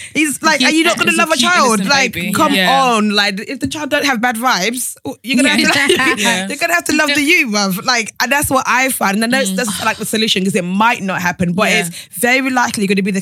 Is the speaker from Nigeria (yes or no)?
yes; Nigeria; I'm Nigerian and a pastor's kid, by the way.